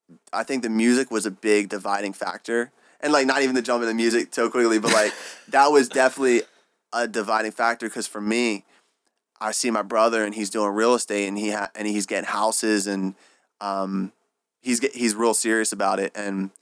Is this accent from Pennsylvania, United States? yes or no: yes; Pennsylvania, United States; also born or lived in Virginia; I grew up in Pennsylvania, went to school at Virginia Tech, and then after ended up back in Virginia. Kind of went from small town to small town, now big city